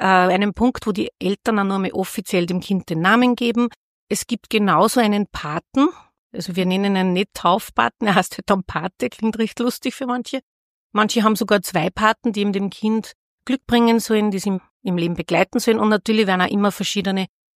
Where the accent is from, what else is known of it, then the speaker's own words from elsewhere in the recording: Linz, Upper Austria, Austria; born there; ich bin in Linz geboren, bin jetzt gerade 59 geworden